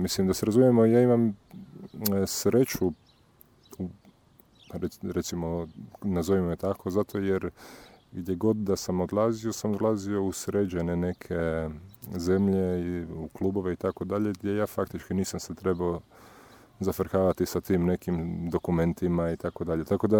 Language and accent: Croatian; Pula, Istria County, Croatia; Ja sam prije par godina, pošto dolazim iz Pule